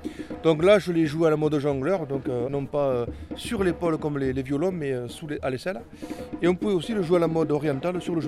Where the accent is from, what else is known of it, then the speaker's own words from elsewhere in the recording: Carcassonne, Occitanie, France; also born or lived in Foix; je suis moi-même ariégeois, je suis né dans les montagnes, dans les Pyrénées, à côté du château de Foix, j'ai grandi après à Carcassonne